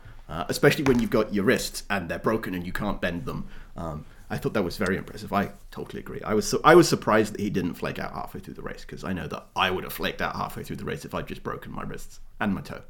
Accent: United Kingdom; I'm the British part of this Formula One podcast to make sure that we keep up the end of the bargain for American versus British sports hot takes.

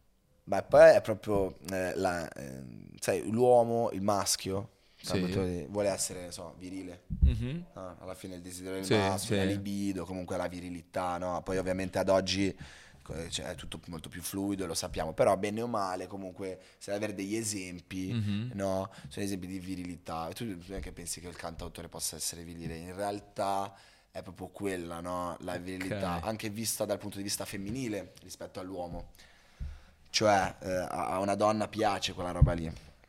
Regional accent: Genoa, Liguria, Italy; e poi da genovesi, sai, come che orgogliosi

